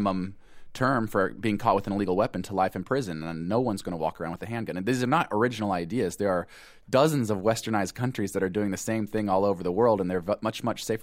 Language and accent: English; Boise, Idaho, United States; I mean, I was raised in Boise, Idaho. I come from a long line of hunters.